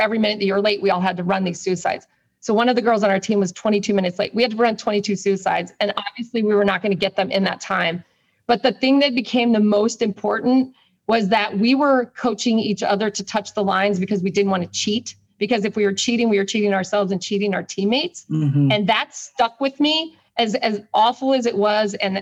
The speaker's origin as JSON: {"language": "English", "town": "Boulder", "region": "Colorado", "country": "United States", "tie": "born or raised there", "said": "So I grew up in Boulder, Colorado. I went to college at Colorado State."}